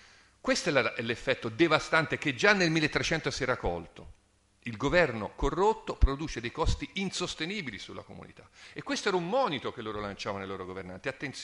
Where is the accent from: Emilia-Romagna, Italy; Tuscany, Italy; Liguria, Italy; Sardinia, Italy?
Tuscany, Italy; Pisa; non so se si è capito dall'accento, io vengo dalla Toscana, da Pisa per la precisione, Università di Pisa, e non proprio a Pisa, insomma nei paraggi sono nato.